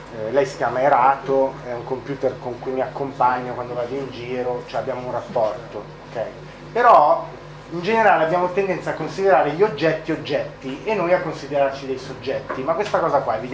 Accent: Piedmont, Italy; vengo dalla Valdossola

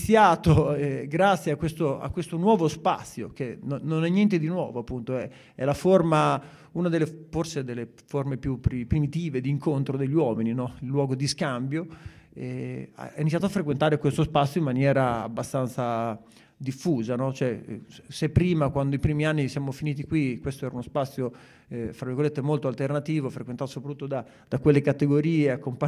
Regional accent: Bologna, Emilia-Romagna, Italy; viene in mente i ricordi così quando ero ragazzo nel quartiere, sono vissuto a Borgo Panigale fino quasi agli anni 90, 87 circa.

